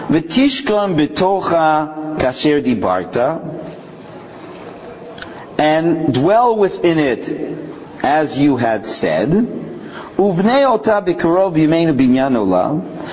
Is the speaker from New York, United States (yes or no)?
yes; New York, United States; I mean, we're from New York. We see walls all the time.